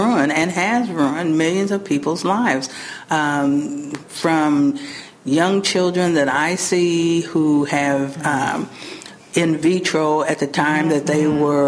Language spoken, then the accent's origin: English; Rockport, Indiana, United States; Well, I was born and raised in Rockport, Indiana, which is about 35 miles from here, just on the border of Indiana and Kentucky